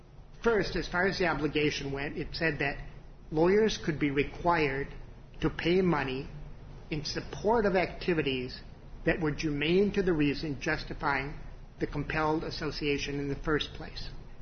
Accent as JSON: {"language": "English", "town": "Madison", "region": "Wisconsin", "country": "United States", "said": "I'm an attorney from Madison, Wisconsin, and I'm here today representing the appellants on this appeal."}